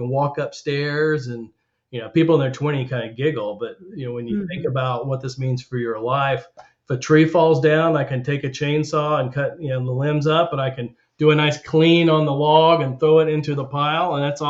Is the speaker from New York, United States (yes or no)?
no; Oklahoma City, Oklahoma, United States; So I grew up in Oklahoma City. I grew up in a suburb that has an Air Force base in it, Tinker Air Force Base.